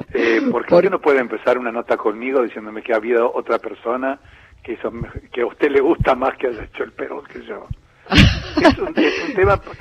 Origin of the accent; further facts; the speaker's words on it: Tandil, Buenos Aires Province, Argentina; Sabes que yo soy muchacho de Tandil, que soy popular y fino a la vez.